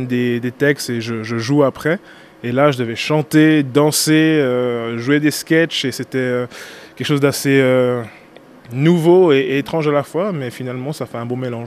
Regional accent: Neuchâtel, Switzerland; déjà moi je suis Neuchâtelois à la base, je connaissais pas la région

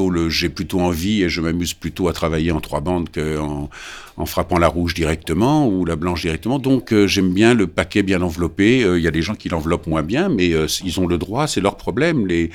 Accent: France; Comme je suis Français, je nous excuse beaucoup et je nous aime bien, voilà.

